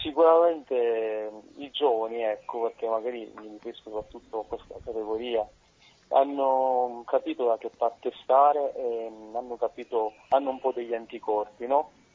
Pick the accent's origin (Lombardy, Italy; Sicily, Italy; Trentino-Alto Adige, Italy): Sicily, Italy; noi da siciliani non riuscivamo a far nulla